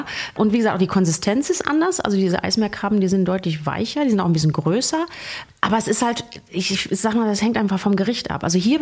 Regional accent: Northern Germany, Germany; ich bin ja eine Norddeutsche

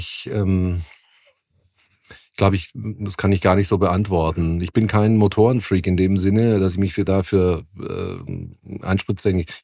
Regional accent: Stuttgart, Baden-Württemberg, Germany; Ja, also als Stuttgarter könnte man es eine Vorbelastung nennen

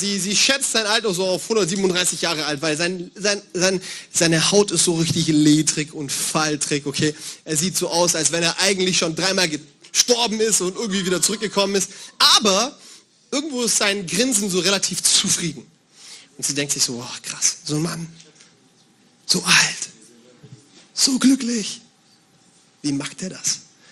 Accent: Bavaria, Germany; Ich komme aus Bayern und bei uns sagt man Servus zur Begrüßung.

